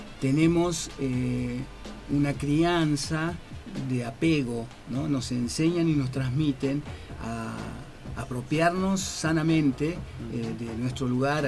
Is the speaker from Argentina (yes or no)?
yes; Humahuaca, Jujuy, Argentina; Yo soy de Jujuy, de la quebrada de Humahuaca, del pueblo de Humahuaca.